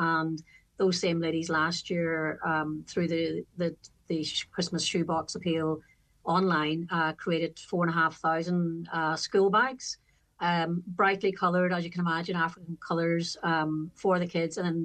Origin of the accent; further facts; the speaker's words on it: Castlederg, Northern Ireland, United Kingdom; because I'm from Castledurg, so I'm working from home